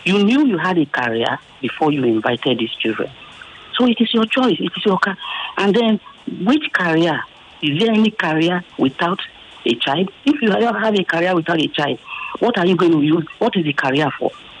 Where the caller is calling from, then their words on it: Lagos, Nigeria; I'm calling from K2.